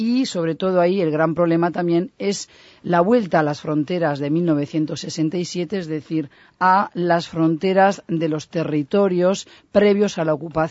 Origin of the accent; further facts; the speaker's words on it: Spain; ¿cómo saben que soy española tan rápidamente?